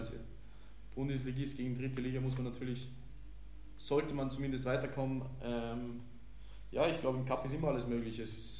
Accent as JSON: {"language": "German", "town": "Kuchl", "region": "Salzburg", "country": "Austria", "tie": "born or raised there", "said": "weil ich in Kuchel wohne. Das ist mein Heimatort. Ich bin dort aufgewachsen"}